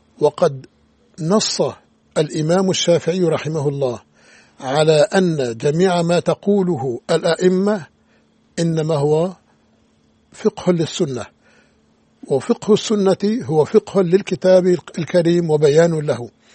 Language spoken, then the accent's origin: Arabic; Aleppo, Aleppo Governorate, Syria; تذكرت قصة كانت تحدث في بلدي حلب